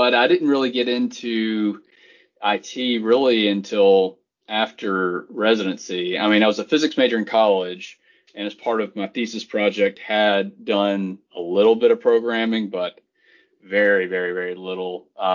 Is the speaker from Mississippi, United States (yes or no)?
yes; Mississippi, United States; But yeah, so I grew up in Mississippi. I went to Ole Miss, as listeners may know from our previous discussions, for both undergrad and med school.